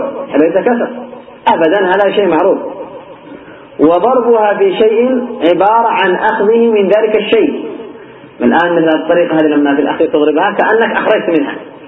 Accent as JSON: {"language": "Arabic", "country": "Yemen", "said": "القراص تقسيم قديم كانوا يقسمونه حتى عندنا في اليمن"}